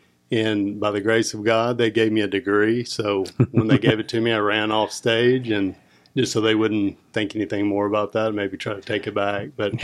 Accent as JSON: {"language": "English", "town": "Vestavia Hills", "region": "Alabama", "country": "United States", "tie": "born or raised there", "said": "Yeah, I grew up in Birmingham in a suburb, Vestavia Hills."}